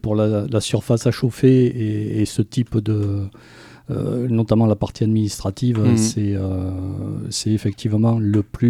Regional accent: Soustons, Nouvelle-Aquitaine, France; moved away as an adult; et en fait, j'ai quitté Souston pour réaliser ma carrière professionnelle, comme beaucoup de monde, pendant 40 ans, mais en y revenant le plus souvent possible, parce que quand on est soustonnais, on y revient.

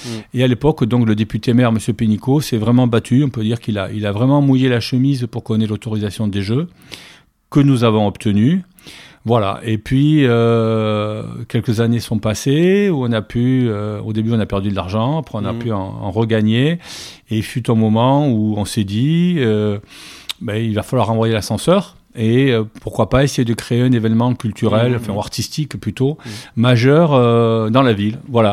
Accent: Saint-Paul-lès-Dax, Nouvelle-Aquitaine, France; je suis né à Saint-Paul, enfin, à l'hôpital de Dax, mais je suis Saint-Paulois, j'ai grandi à Saint-Paul-et-Dax. Voilà, je suis né en 1963

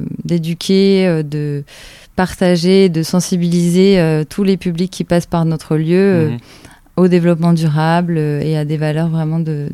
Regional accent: Normandy, France; moved away as an adult; je suis originaire de Normandie, où mes parents étaient agriculteurs, je suis d'une famille d'agriculteurs, et je suis partie sur Bordeaux pour mes études

